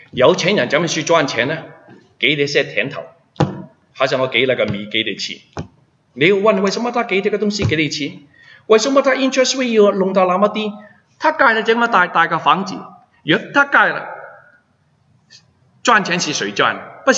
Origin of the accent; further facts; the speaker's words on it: Hong Kong; now in Canada; 我们是香港来是什么时候来？我们70年代来这里